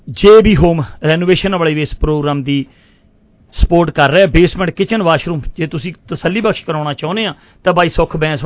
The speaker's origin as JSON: {"language": "Punjabi", "region": "Punjab", "country": "India", "said": "ਅਸੀਂ ਇੱਕੋ ਗ੍ਰਾਂ ਦੇ ਹਾਂ, ਇੱਕੋ ਸਾਡਾ ਏਰੀਆ, ਤੇ ਅਸੀਂ ਦੁਆਬੇ ਨੂੰ ਬਿਲੋਂਗ ਕਰਦੇ ਹਾਂ ਦੋਵੇਂ ਭਾਈ"}